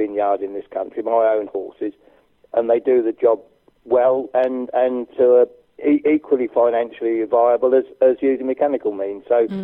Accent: East of England, United Kingdom; but then I am from Suffolk.

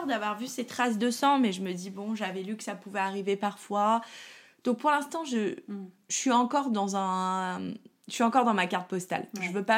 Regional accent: Paris, Île-de-France, France; Moi, je suis parisienne

